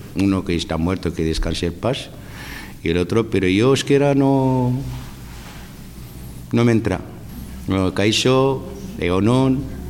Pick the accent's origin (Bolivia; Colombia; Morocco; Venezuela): Morocco; Spanish is a second language; now in Irún, Spain; Soy marroquí.